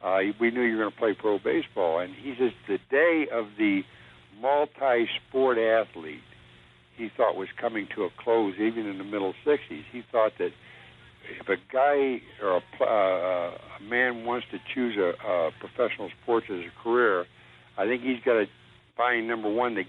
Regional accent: Columbus, Ohio, United States; In Columbus, Ohio.

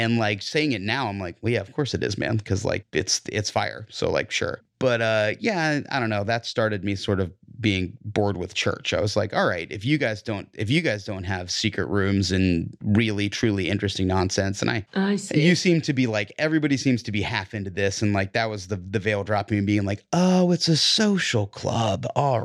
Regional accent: Georgia, United States; I'm from Northwest Georgia, and, like, so I didn't get shame, like, hammered into my head

